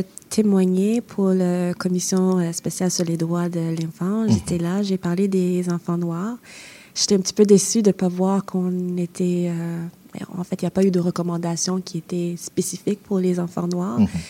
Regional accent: Quebec, Canada; born there; à la base, je suis québécoise, je suis née ici, mes enfants sont ici

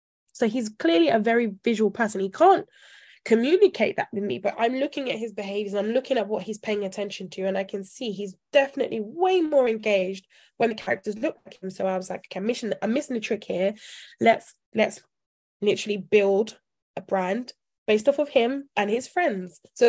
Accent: Nigeria; I'm Nigerian. I'm the firstborn Nigerian girl in a Nigerian household.

